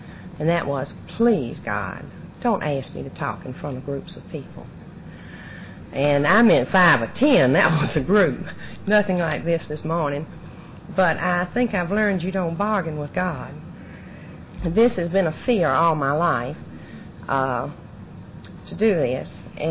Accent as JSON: {"language": "English", "town": "Columbus", "region": "Ohio", "country": "United States", "tie": "born or raised there", "said": "Well, I was born in Columbus 40-something years ago, and I grew up in a home where drinking was a way of life."}